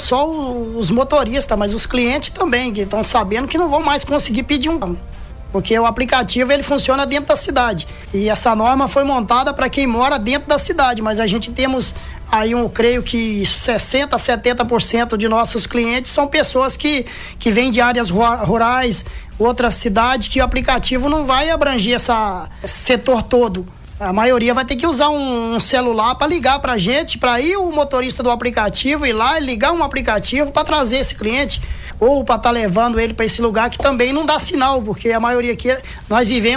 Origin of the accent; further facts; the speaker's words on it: Caratinga, Minas Gerais, Brazil; E a gente é de Caratinga.